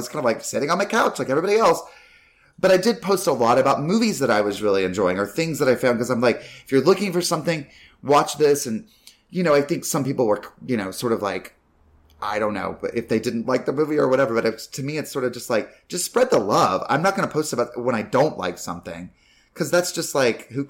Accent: North Carolina, United States; And like, I grew up mainly in North Carolina, but Carolina is pretty much.

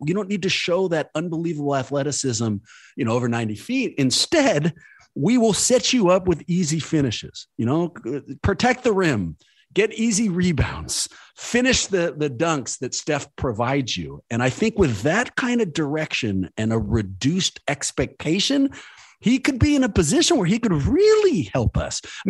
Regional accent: Oakland, California, United States; What stuck out to me, man, born and raised in Oakland, you love the town.

